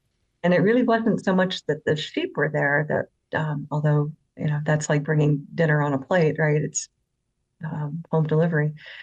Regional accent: Idaho, United States; also born or lived in Texas; I grew up in Idaho, but I was born in Texas.

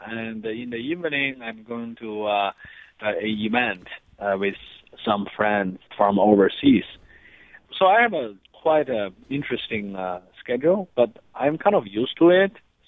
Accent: Shenyang, Liaoning, China; I actually played in front of 800 audiences in my hometown, Shenyang, China.

